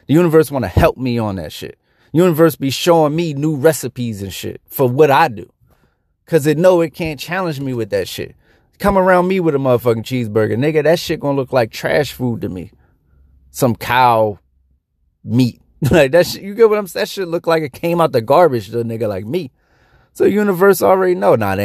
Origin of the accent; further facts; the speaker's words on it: Philadelphia, Pennsylvania, United States; I'm from Philly, bro.